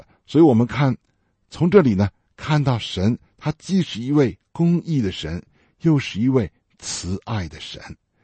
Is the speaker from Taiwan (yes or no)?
no; China; 那我们中国人呢，都知道替罪羊这个词哈